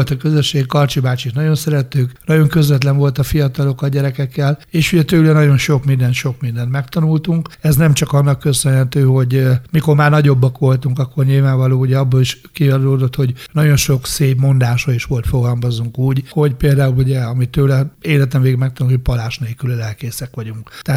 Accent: Nyíregyháza, Szabolcs-Szatmár-Bereg, Hungary; born or raised there; also born or lived in Kemecse

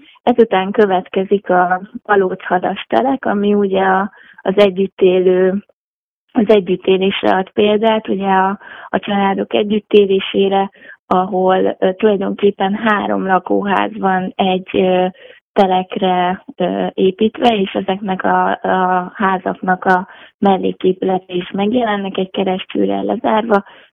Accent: Eger, Heves, Hungary; born there; én magam is egri születésű vagyok, és a családi gyökereim is ezen a területen vannak.

